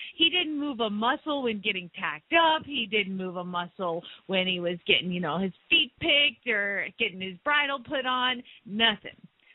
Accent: Phoenix, Arizona, United States; from Phoenix, Arizona

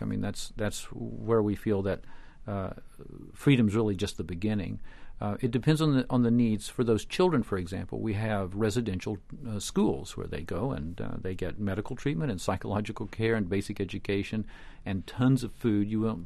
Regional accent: United Kingdom; now in United States; actually the American sister or extension of a group called Anti-Slavery International in Britain, and I came over from Britain to set it up.

